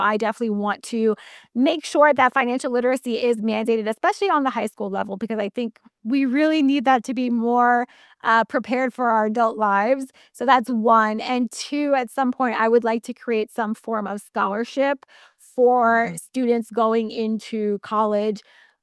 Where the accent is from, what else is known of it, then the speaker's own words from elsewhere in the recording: Queens, New York, United States; now in Long Island, United States; I am from Queens, born and raised in Queens. I currently reside in Long Island, so the far, far less cool place.